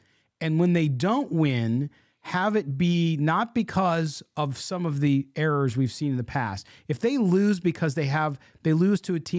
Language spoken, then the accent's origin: English; San Diego, California, United States; Which is because growing up in San Diego, that's what I grew up on. Mm-hmm. And then being in the Midwest, where it's a different regional cuisine from Mexico, whole different.